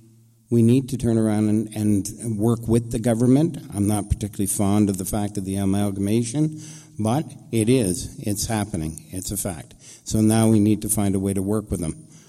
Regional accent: Oromocto, New Brunswick, Canada; also born or lived in Sackville; I was born in Sackville, but I grew up in Oromocto. My father was in the military.

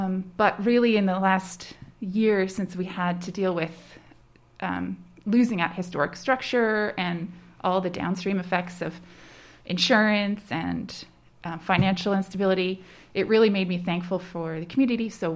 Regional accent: Moncton, New Brunswick, Canada; So I grew up in Moncton, as did my spouse, single family, single parent household

